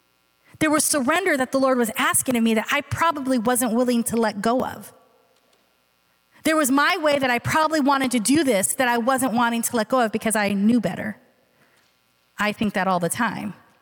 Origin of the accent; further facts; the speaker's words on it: California, United States; And I was from California and I'm like, what's a Wisconsin?